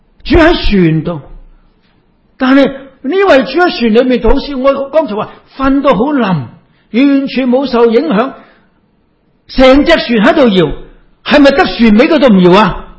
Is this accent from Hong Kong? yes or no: yes; Hong Kong; 你话我哋香港人比其他外国人好得多啦